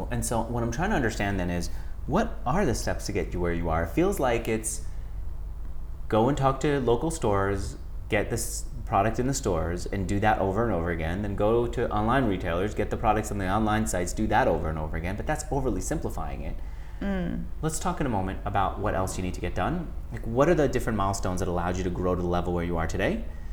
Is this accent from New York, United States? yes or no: yes; New York, United States; Now, I'm from New York, I talk very fast.